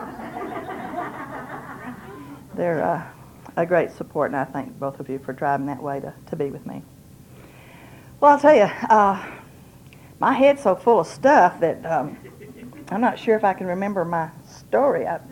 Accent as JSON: {"language": "English", "region": "Texas", "country": "United States", "said": "I'm from Texas. I had a mom and dad. My dad was part Indian from Oklahoma."}